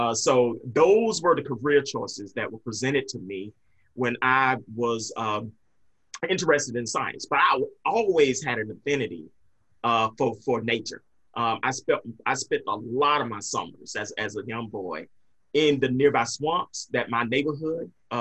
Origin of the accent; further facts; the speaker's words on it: Augusta, Georgia, United States; So I grew up in Augusta, Georgia. It was my hometown where I went to school, both high school and college.